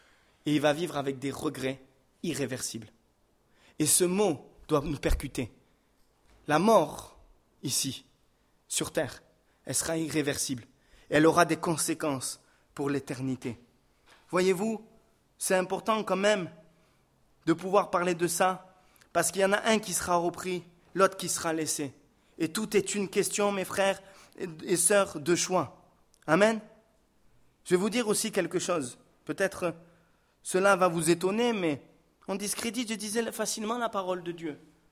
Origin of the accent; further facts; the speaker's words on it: Réunion; Moi, je viens de l'île de la Réunion, je peux vous dire qu'il y a des endroits, c'est des paradis sur terre.